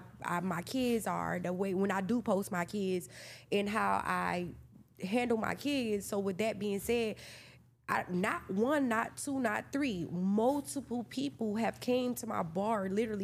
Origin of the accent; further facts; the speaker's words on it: Hialeah, Florida, United States; I was raised in Hialeah, but I grew up in inner city.